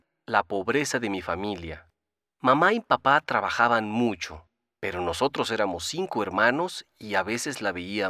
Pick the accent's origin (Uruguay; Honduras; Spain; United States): United States; New York; also born or lived in Dominican Republic; Mira, yo nací en la República Dominicana, pero me crié aquí en Nueva York.